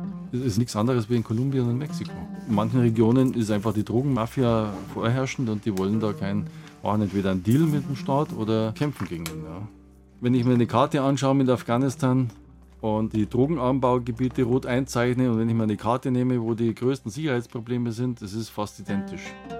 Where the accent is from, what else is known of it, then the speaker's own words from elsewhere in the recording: Landsberg, Bavaria, Germany; Ich bin ja aus Landsberg